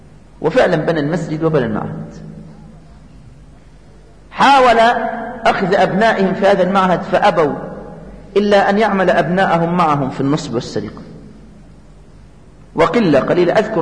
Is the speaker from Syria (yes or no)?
no; Asyut Governorate, Egypt; born there; هذه القرية في مركز البداري، وهي بلدتي التي ولدت فيها، وأعرف القرية جيدا. هذه القرية لا عمل لأهلها غير السرقة، فلا أرض لهم يزرعونها ولا صناعة لهم يقومون عليها.